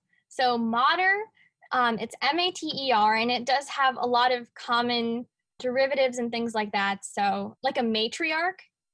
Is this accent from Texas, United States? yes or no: no; Chicago, Illinois, United States; Like she said, I'm from Chicago, so I love puzzles and games.